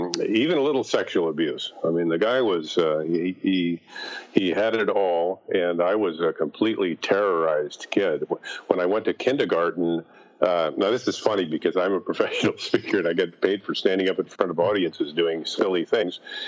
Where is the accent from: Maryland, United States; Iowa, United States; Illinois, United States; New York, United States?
Iowa, United States; Des Moines; I'm from Des Moines, Iowa.